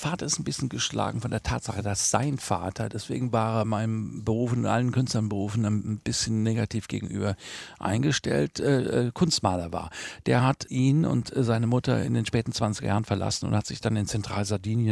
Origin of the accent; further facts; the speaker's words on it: Hesse, Germany; born there; Ich bin ja in Südhessen geboren.